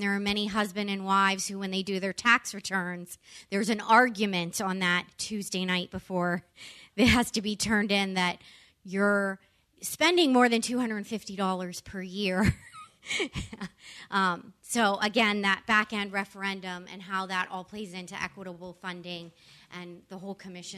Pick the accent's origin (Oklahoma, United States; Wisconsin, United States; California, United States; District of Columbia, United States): District of Columbia, United States; Washington; But I'm from Washington, D.C., which gives me what you would think is a unique perspective, but apparently I lived in a bubble inside a bubble in the Beltway.